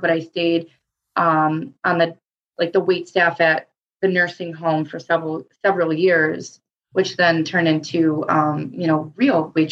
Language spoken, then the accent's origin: English; Lancaster, New York, United States; So I was born and raised in Lancaster, which is more of like the eastern part. So it's about 20 minutes outside of Buffalo.